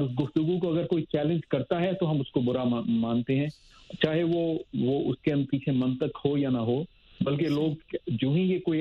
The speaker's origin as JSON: {"language": "Urdu", "country": "Pakistan", "moved": "as an adult", "lives_now": "Buffalo, United States"}